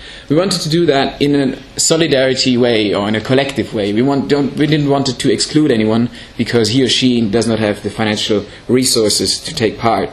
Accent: Freiburg, Baden-Württemberg, Germany; I'm coming from Freiburg to the southwest of Germany

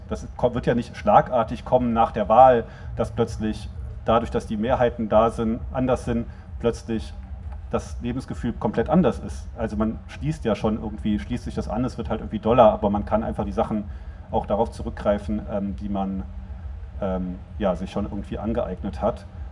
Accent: Berlin, Germany; ob man denn so in der ostdeutschen Provinz willkommen sei als Berliner.

